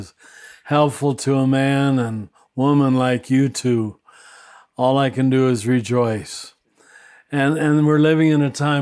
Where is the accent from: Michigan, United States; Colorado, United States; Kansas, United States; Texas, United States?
Kansas, United States; born there; Oh, well, I was born in Kansas, boring, flat Kansas.